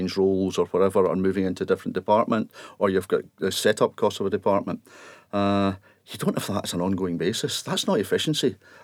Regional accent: Alexandria, Scotland, United Kingdom; I was brought up in Alexandria, just next to Loch Lomond.

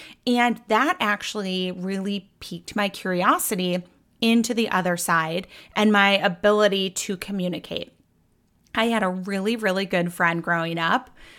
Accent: St. Paul, Minnesota, United States; So I grew up in St. Paul, Minnesota. That's why I'm so nice.

